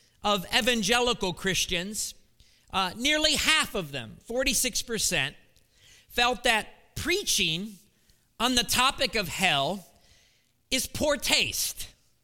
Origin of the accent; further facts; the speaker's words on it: Columbus, Ohio, United States; I grew into manhood, I guess, in Columbus, Ohio.